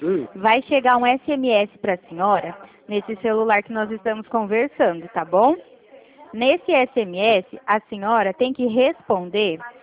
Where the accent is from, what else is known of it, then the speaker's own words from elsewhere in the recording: Araraquara, São Paulo, Brazil; Eu sou de Araraquara.